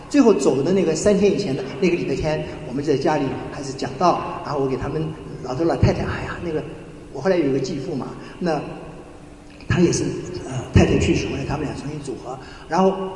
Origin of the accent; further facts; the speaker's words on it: Hong Kong; born there; 我们全家已经在香港出生，后来我们回到中国以后